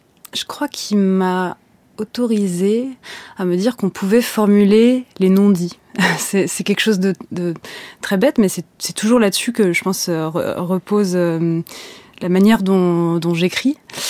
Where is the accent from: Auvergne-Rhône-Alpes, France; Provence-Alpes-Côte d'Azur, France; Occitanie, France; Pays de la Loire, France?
Pays de la Loire, France; Rezé; je viens donc de Rezé, une petite ville à côté de Nantes